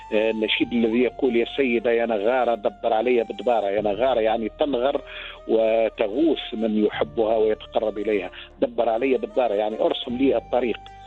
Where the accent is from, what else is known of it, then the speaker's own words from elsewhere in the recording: Tunisia; واللي هو المثال المتداول عندنا في تونس،